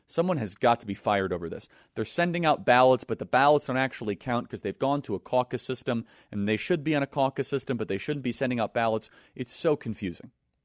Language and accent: English; Chicago, Illinois, United States; It's negative 50 degrees. I grew up in Chicago. That's some serious stuff.